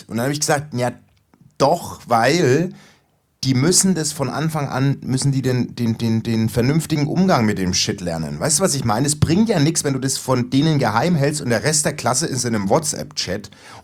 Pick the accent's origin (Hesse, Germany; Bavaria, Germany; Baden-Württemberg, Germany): Bavaria, Germany; Coburg; Weil in Coburg, wo ich herkomme.